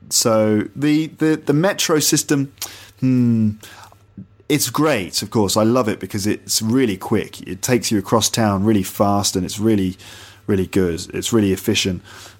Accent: England, United Kingdom; Maybe that's just the way that they come across to me as an English person.

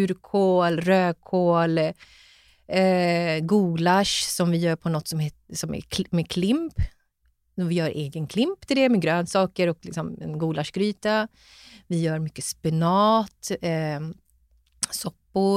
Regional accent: Stockholm, Stockholm County, Sweden; Ja, jag är född och uppväxt i Stockholm och bor i Stockholm.

